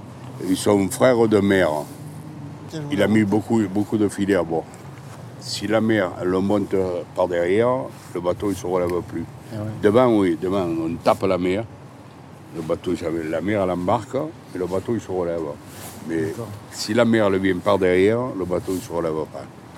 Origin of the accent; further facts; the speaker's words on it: Marseille, Provence-Alpes-Côte d'Azur, France; born there; 43 ans. Je suis né à Marseille, au quartier de Saint-Jean qui a été démoli par les Allemands.